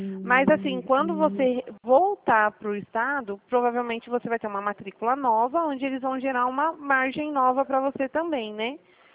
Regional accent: Dracena, São Paulo, Brazil; eu sou aqui de Dracena

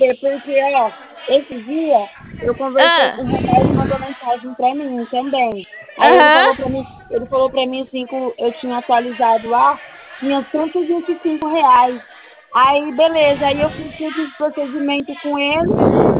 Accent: Florestópolis, Paraná, Brazil; Florestópolis.

